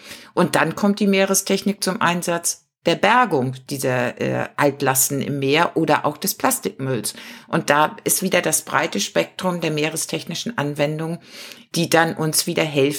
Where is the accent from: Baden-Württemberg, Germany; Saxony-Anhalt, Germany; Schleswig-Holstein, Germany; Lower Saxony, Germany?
Schleswig-Holstein, Germany; Lübeck; Ja, ich bin in Lübeck groß geworden